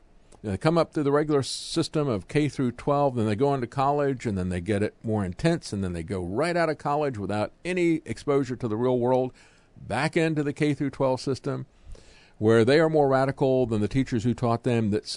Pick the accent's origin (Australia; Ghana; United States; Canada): United States; I'm kind of naive, living in America, growing up in America, it's like, hey, this is a free country, right?